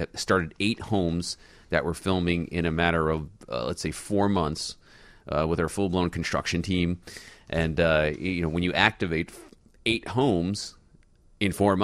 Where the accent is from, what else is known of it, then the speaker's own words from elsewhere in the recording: New York, United States; now in Chicago, United States; where I come from, New York, originally. I'm a Chicagoan now